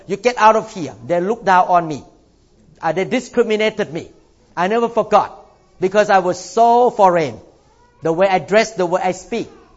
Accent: Thailand; So I know where I come from. My root is in China. But I grew up in Thailand.

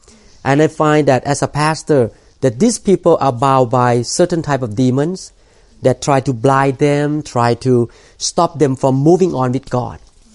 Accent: Thailand; when I was growing up in Thailand, I, as a non-Christian person

